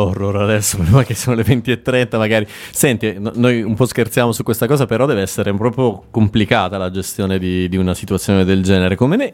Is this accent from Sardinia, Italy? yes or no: no; Sicily, Italy; io ne so qualcosa perché anche dalle mie parti ci sono spesso terremoti in Sicilia, qua meno, anzi mai praticamente